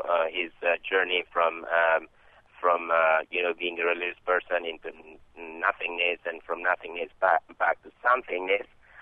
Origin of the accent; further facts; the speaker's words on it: Kabul, Afghanistan; now in United States; I am from Kabul City, and I'm here, a college student in the United States.